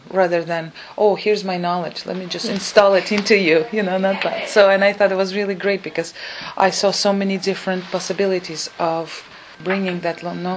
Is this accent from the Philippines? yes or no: no; Uzbekistan; I'm from Uzbekistan originally.